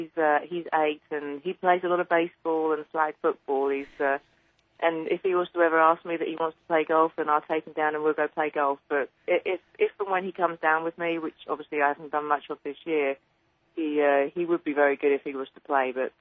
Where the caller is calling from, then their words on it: Orlando, Florida, United States; Just Orlando.